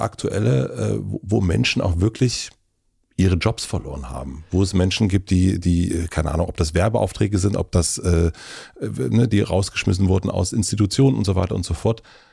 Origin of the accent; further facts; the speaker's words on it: Brandenburg, Germany; Ich bin in Brandenburg aufgewachsen, da habe ich jeden Tag mit ganz vielen wirklich Neonazis diskutieren müssen.